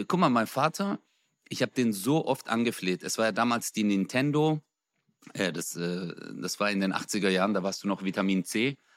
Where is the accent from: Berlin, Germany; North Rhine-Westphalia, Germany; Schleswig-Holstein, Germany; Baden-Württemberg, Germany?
North Rhine-Westphalia, Germany; Gelsenkirchen; ich komme ja aus Gelsenkirchen.